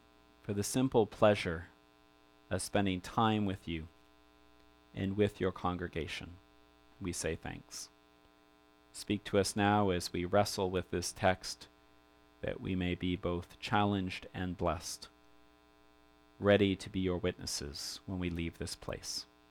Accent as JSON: {"language": "English", "town": "Winnipeg", "region": "Manitoba", "country": "Canada", "tie": "born or raised there", "said": "Now, maybe I like it because it takes place for part of the story in my hometown of Winnipeg."}